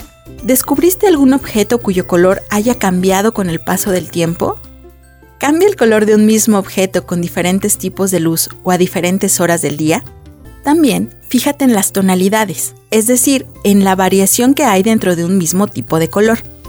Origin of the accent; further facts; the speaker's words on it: Mexico; Y como soy mexicana, me llena de orgullo poder compartirlos contigo.